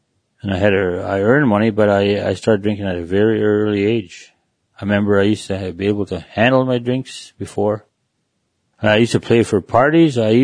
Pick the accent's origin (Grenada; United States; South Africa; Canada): Canada; Fish River, Manitoba; I come from Fish River, Manitoba. I was born here, and I had praying grandparents.